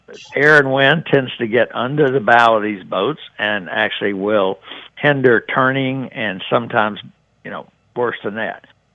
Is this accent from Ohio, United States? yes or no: no; South Carolina, United States; That's my home state, you know.